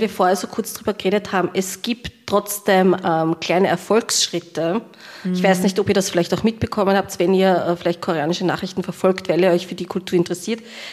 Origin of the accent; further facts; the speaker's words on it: Austria; was bei uns in Österreich schon möglich ist.